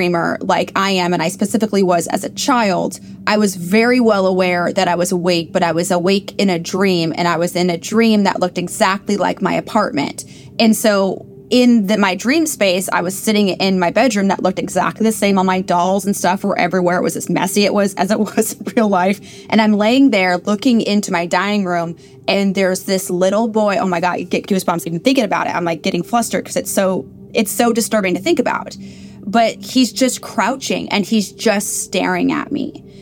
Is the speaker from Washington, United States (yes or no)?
yes; Seattle, Washington, United States; So I grew up in Seattle, Washington, in a Victorian fourplex.